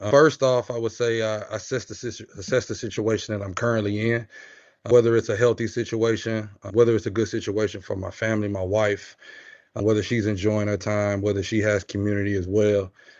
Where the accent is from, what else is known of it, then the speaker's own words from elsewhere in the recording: Memphis, Tennessee, United States; I'm from Memphis, Tennessee. How on God's green earth did I end up in Idaho?